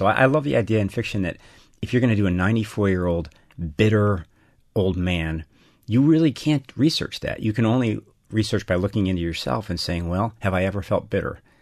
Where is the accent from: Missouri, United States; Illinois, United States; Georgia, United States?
Illinois, United States; Chicago; I was from Chicago